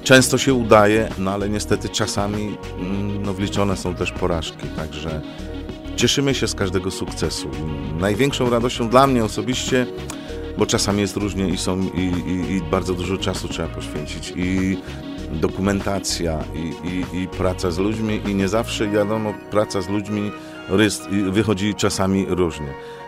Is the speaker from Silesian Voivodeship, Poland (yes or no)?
yes; Częstochowa, Silesian Voivodeship, Poland; jest piękne miasto, jestem rodowitym częstochowianinem i kocham swoje miasto.